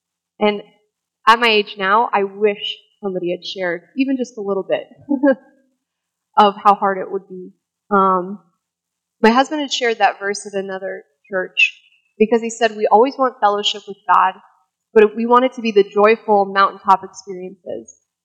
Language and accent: English; United States; I'm the American. I have a car. I've always had a washing machine, you know. I have not had the same life experience growing up.